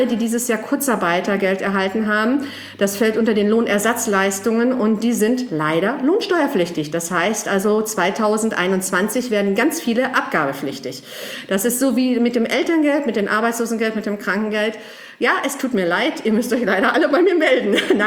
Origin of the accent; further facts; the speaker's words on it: Herten, North Rhine-Westphalia, Germany; und ich komme aus dem Lebensort Herten-Westerholt.